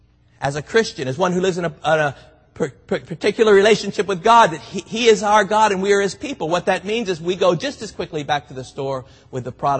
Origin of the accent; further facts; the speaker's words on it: Miami, Florida, United States; I grew up in Miami, Florida, and about this time of year, hurricanes always seemed to come around